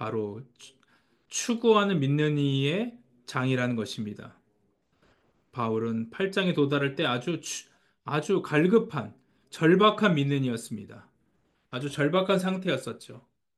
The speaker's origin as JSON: {"language": "Korean", "town": "Pittsburgh", "region": "Pennsylvania", "country": "United States", "tie": "born or raised there", "also_born_or_lived": "California", "said": "제가 피츠버그에서 자랐죠. 저는 이런 날씨에 익숙합니다. 그런데 제가 캘리포니아에 오래 살아서"}